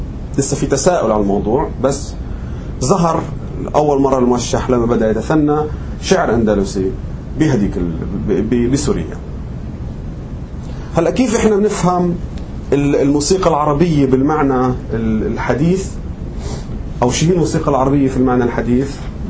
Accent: Palestine; لما انا بدي اجي كفلسطيني مثلا بدي اجي اغني البيات المرجعيه تبعتي

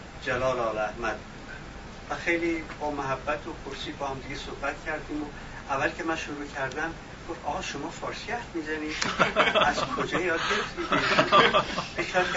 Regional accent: Iran; وقتی که فهمید نه من ایرانیم

